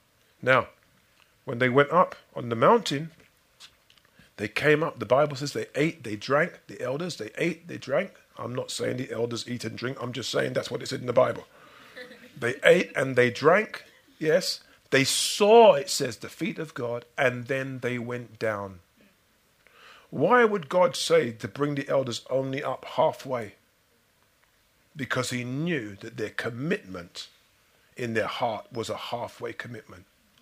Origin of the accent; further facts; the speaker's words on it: England, United Kingdom; I grew up in England and I went to a church school.